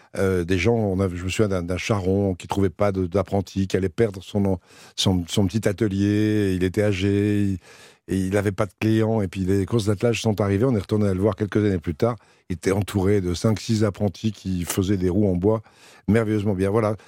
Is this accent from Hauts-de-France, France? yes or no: yes; Hauts-de-France, France; Mais bon, je suis désolé, je suis picard.